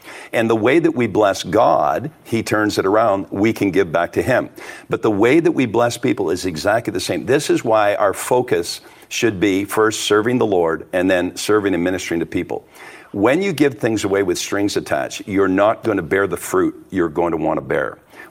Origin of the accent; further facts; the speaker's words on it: Montreal, Quebec, Canada; Jackie Robinson played in my hometown, Montreal, before he played in the major leagues.